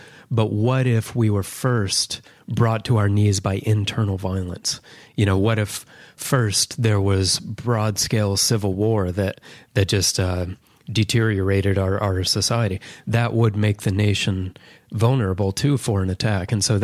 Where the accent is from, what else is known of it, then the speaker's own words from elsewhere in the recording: North Carolina, United States; Then in 2016, there were Milwaukee riots and also some riots in Charlotte, in my home state there.